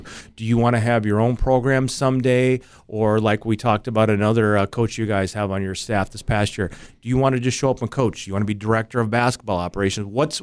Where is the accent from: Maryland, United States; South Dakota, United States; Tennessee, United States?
South Dakota, United States; also born or lived in Kansas / Arizona / California; now in North Dakota, United States; I'm born and raised in South Dakota. Of course, I've been coming up on almost just as many years here in North Dakota now that I've been here for a while. But I've lived in Kansas, I've lived in Arizona, short stint in Georgia, then in California.